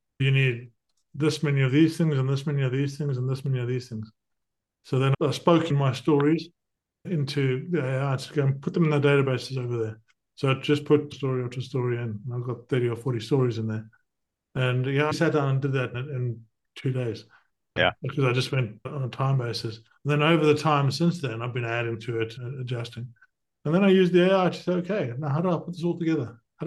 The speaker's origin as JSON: {"language": "English", "country": "South Africa", "tie": "born or raised there", "also_born_or_lived": "Zimbabwe", "moved": "yes", "lives_now": "United Kingdom", "said": "I was born in Zimbabwe. I grew up in South Africa. I came to the UK with £400 in my pocket."}